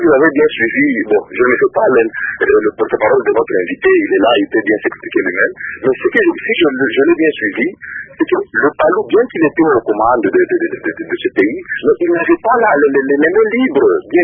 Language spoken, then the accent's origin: French; Republic of the Congo; Et ici, chez nous, au Congo, et en RDC